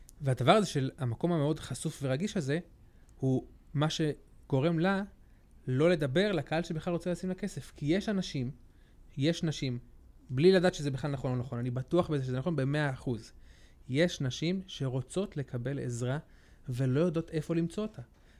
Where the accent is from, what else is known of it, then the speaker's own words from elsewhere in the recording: Southern District, Israel; נכון. במקור אני מעוטף עזה